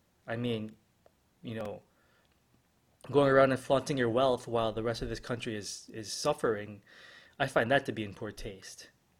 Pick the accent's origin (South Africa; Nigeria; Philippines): Philippines; And then I think we again have a sense that we're all Filipino, regardless of where we live or what our ethnicity is or our religion or our economic background.